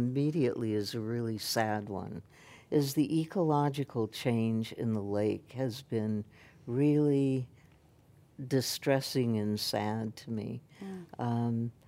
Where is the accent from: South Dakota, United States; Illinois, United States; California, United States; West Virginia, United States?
South Dakota, United States; now in New York, United States; And if people ask me, where do you live? I say New York. If they ask me, where are you from? I say South Dakota.